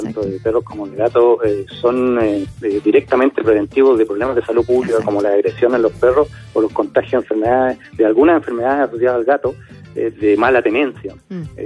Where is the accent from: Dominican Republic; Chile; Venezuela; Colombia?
Chile; Que se puede, como buen chileno.